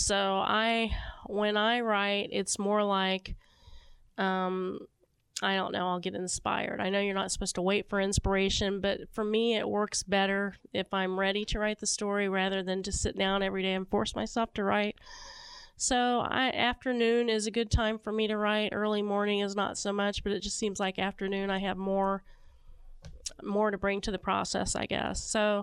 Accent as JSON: {"language": "English", "town": "Dayton", "region": "Ohio", "country": "United States", "tie": "born or raised there", "said": "I grew up in the Dayton area, and we used to drive to my grandma's house in Kentucky"}